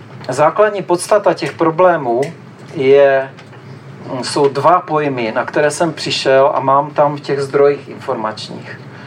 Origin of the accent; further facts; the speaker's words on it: Bohemia, Czechia; Takže od začátku, co jsem tady vyrůstal, jak říkám, v Čechách jsme Češi, nejsme cizinci